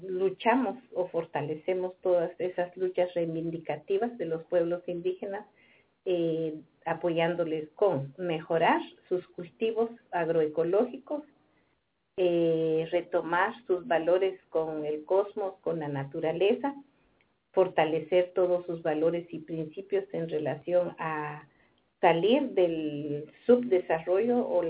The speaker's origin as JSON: {"language": "Spanish", "country": "Guatemala", "said": "aunque tengamos mucha voluntad los guatemaltecos"}